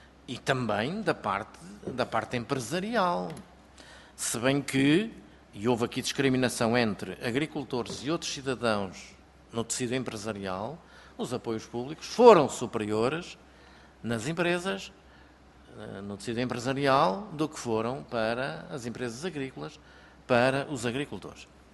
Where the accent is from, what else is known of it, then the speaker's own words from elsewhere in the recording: Oliveira do Hospital, Coimbra, Portugal; Eu sou de Oliveira do Hospital